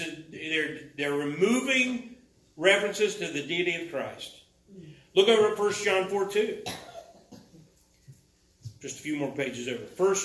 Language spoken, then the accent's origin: English; Portsmouth, Ohio, United States; born there; I was born in Portsmouth, Ohio.